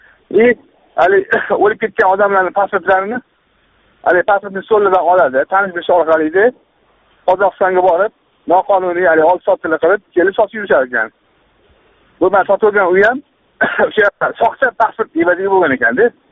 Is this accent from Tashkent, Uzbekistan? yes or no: yes; Tashkent, Uzbekistan; Toshkentdanman.